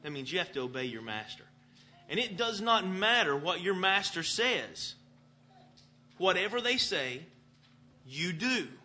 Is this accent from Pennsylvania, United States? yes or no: no; Chickamauga, Georgia, United States; I look back into where I grew up, and I grew up in Chickamauga, where one of the bloodiest battles of the Civil War took place.